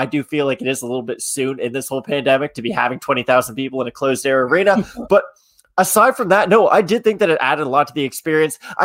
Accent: Canada; And I know I'm Canadian and I'm probably way too biased about this

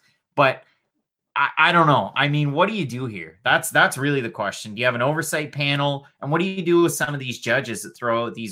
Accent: Canada; But because I'm Canadian

